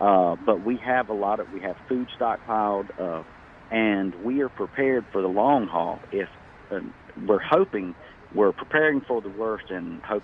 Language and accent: English; North Carolina, United States; born there; Actually, I'm in Onslow County, but I was born in Carteret County, which is right north of Onslow County.